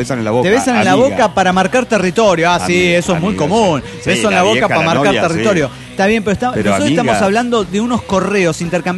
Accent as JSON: {"language": "Spanish", "country": "Venezuela", "said": "debate internacional y ni siquiera llegó a cruzar frontera, que ya hay debate dentro de Venezuela"}